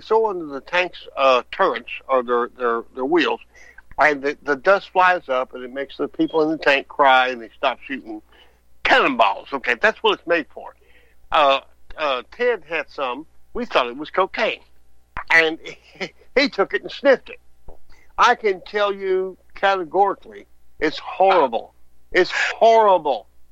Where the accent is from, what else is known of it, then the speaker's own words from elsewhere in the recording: Killeen, Texas, United States; I grew up in Killeen, you stupid bastards.